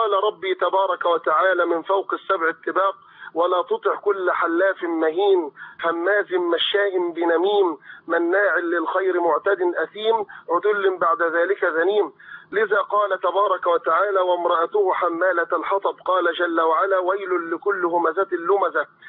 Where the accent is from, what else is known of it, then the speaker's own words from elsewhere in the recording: Umm Khanan, Giza Governorate, Egypt; في قريتنا المباركة، قرية أم خنان